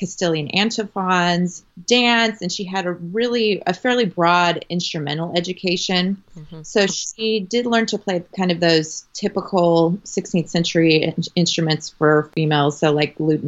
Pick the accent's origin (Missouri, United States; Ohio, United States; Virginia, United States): Missouri, United States; Kansas City; I grew up in Kansas City, Missouri, and I got an undergraduate degree in voice performance